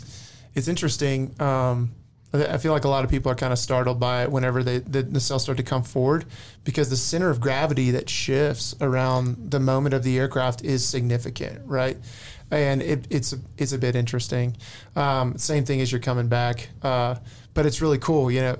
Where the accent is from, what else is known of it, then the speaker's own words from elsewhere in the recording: Amarillo, Texas, United States; I grew up in Amarillo, as you pronounce it.